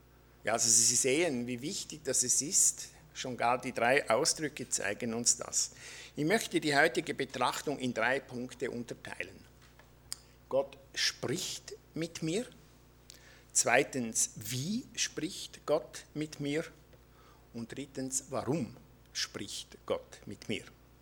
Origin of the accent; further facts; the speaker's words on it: Appenzell, Appenzell Innerrhoden, Switzerland; Ich komme aus Appenzell mit meiner Frau zusammen, Brigitte.